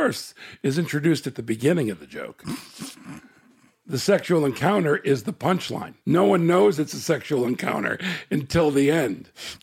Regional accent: Chicago, Illinois, United States; born there; I was born in Chicago, Illinois.

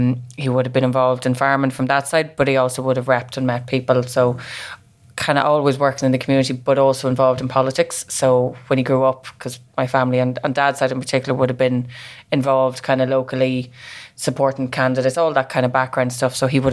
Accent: Castletown, Leinster, Ireland; I'm from County Meath. I've lived there all my life. Grew up in a rural part called Castletown, so kind of North Meath.

